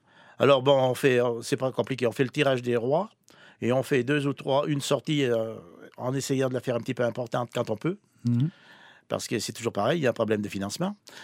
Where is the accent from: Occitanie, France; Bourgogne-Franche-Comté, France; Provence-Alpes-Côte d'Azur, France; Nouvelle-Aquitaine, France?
Nouvelle-Aquitaine, France; Parsac; Ben oui, je suis de Parsac